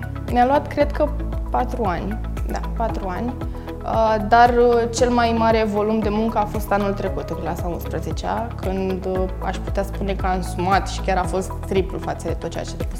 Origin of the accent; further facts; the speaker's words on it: Romania; m-am simțit foarte mândră și nu doar că sunt româncă